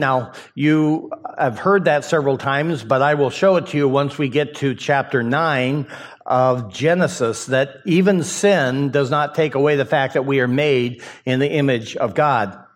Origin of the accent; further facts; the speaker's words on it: Idaho, United States; Now, you may not be aware of this, but I grew up in Idaho, and right next to me, very short distance, was Washington